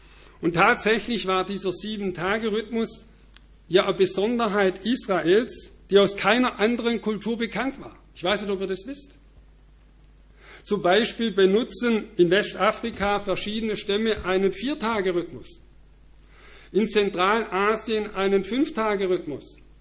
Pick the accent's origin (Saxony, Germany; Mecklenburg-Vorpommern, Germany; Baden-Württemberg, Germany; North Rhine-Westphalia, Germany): Baden-Württemberg, Germany; Alpirsbach; der wird jedes Jahr in meinem Heimatort in Alpirsbach am dritten Sonntag im September ausgetragen.